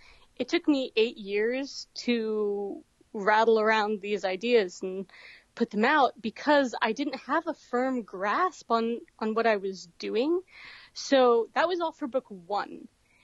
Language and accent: English; the South, United States; I mean, I grew up in the South, so I feel pretty comfortable with like the dialect, the regional habits and cultural norms that happen in Alabama, Florida, Georgia, that general area.